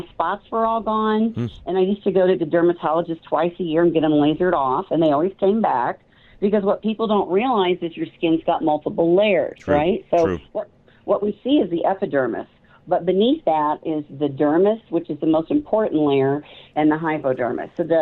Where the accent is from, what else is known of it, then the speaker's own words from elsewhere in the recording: Midwest, United States; moved away as an adult; So I personally, my husband and I moved out here from the Midwest about 8 years ago.